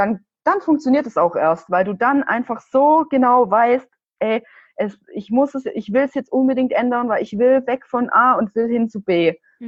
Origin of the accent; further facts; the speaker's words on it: Stuttgart, Baden-Württemberg, Germany; now in Berlin, Germany; Aus Stuttgart